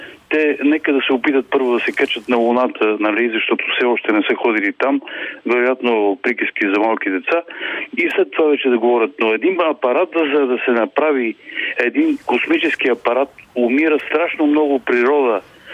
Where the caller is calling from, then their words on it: Pirdop, Sofia Province, Bulgaria; от Пирдоп.